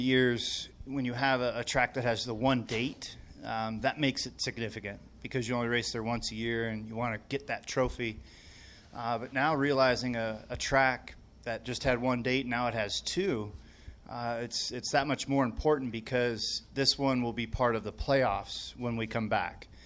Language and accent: English; Las Vegas, Nevada, United States; So fun to come back and represent my hometown, and maybe this time we'll break through for a victory.